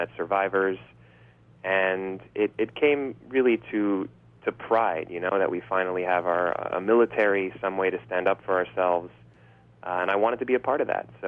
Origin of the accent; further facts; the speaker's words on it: United States; I grew up in the States. I decided to volunteer for the Israel Defense Forces when I was 18.